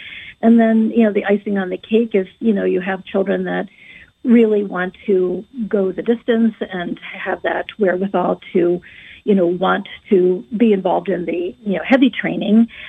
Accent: New York/New Jersey area, United States; also born or lived in Chicago; And then when I went to Chicago, my family had been transferred because I was really from the New York, New Jersey area.

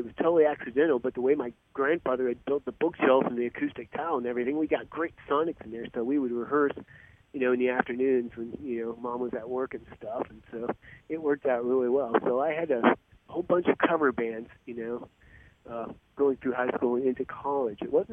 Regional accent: Warren, Ohio, United States; moved away as an adult; now in Tampa, United States; I'm an exile from Northeast Ohio. Actually, I grew up in the Warren Youngstown Steel District back in the day, so that's where I originally hail from.

